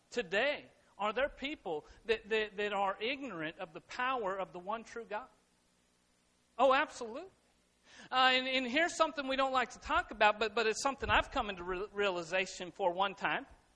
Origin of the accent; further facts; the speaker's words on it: Colorado, United States; I grew up in Colorado, and we'd go to the Rocky Mountains